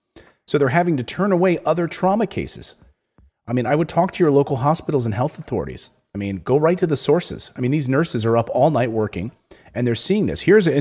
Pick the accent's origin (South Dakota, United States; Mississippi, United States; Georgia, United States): Mississippi, United States; Hi, I'm from Mississippi.